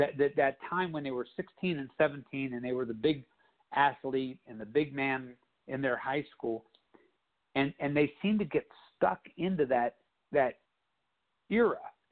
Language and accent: English; Brilliant, Ohio, United States; But it's set up in Brilliant, which is a town, like you said in your intro, where I grew up, is a village of about 1,650 people.